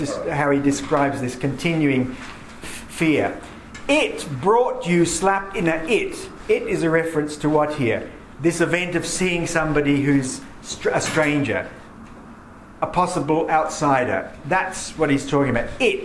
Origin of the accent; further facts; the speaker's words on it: Austria; I was brought up in Austria